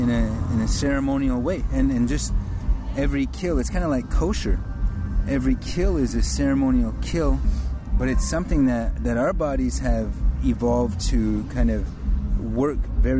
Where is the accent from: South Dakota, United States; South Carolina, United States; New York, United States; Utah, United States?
South Dakota, United States; I was born as a Native American person. I lived on the reservation since birth. Mm-hmm. I was born in the Black Hills